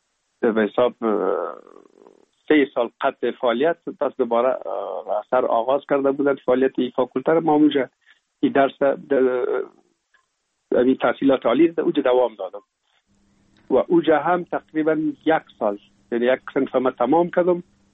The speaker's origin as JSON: {"language": "Persian", "region": "Kabul", "country": "Afghanistan", "tie": "born or raised there", "also_born_or_lived": "Pul-e Khumri", "said": "ما در شهر پلخمری به دنیا آمدیم، یعنی در ولایت بغلان شهر پلخمری، و تا یک سالگی را ما هم در موش گذاشتندیم. بعد از او جاب کار بابیم حساب در کابل میکرد و انتقال کرد به اینجا."}